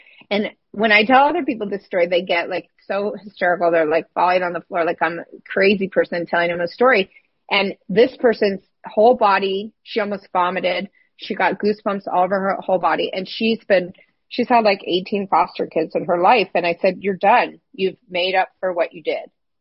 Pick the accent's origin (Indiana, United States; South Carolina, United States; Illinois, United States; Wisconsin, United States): Illinois, United States; I grew up in Illinois in farm country and my entire life, I was like, I mean, as a kid, I was like, why am I not in Paris?